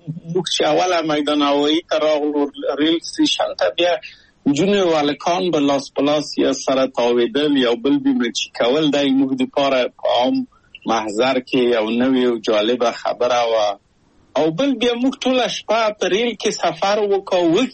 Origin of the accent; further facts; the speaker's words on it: Kabul, Afghanistan; moved away as an adult; او زه له کابله په یو دولتي بورس چکسلواکیا ته راغلم